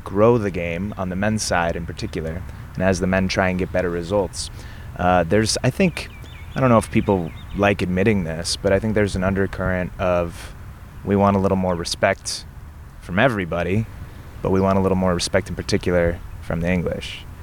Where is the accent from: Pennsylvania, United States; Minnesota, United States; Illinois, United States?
Illinois, United States; And every summer I would do this camp, and it was associated with the Chicago Fire, which is the MLS team where I grew up.